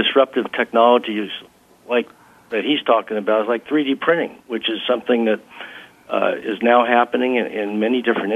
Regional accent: Sunnyvale, California, United States; I grew up in Silicon Valley, right? I'm from Sunnyvale, California

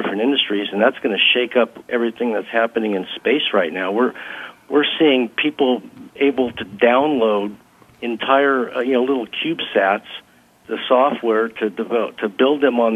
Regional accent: Sunnyvale, California, United States; I grew up in Silicon Valley, right? I'm from Sunnyvale, California

